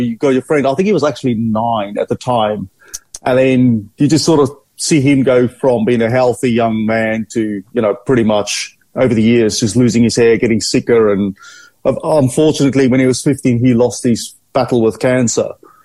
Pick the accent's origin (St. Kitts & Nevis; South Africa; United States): South Africa; born there; Yeah, so I was born in South Africa, and basically our family wasn't really particularly religious.